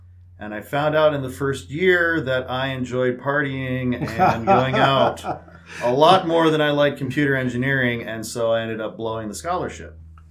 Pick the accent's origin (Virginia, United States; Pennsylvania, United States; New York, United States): Pennsylvania, United States; Harrisburg; So I grew up in Pennsylvania, Harrisburg, Pennsylvania, in fact. Yes, right across the river from Three Mile Island.